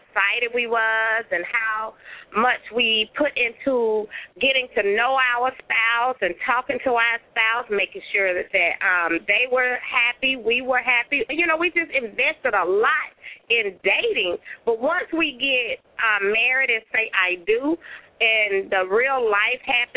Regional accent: Memphis, Tennessee, United States; accent: southern drawl; Okay, so I'm sure you guys can hear that southern drawl. I am from Memphis, Tennessee.

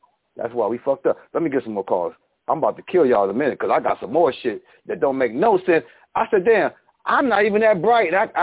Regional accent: New York, United States; which I'm from New York

